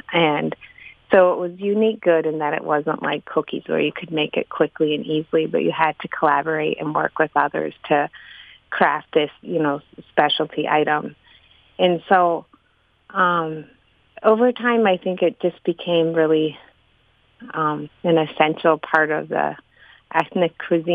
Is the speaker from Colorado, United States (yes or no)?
no; Chisholm, Minnesota, United States; I grew up in Chisholm.